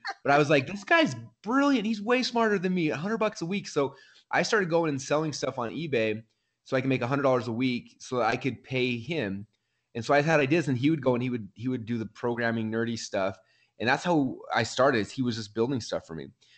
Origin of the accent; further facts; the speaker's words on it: Boise, Idaho, United States; I'm from Boise, Idaho. We're famous for potatoes here.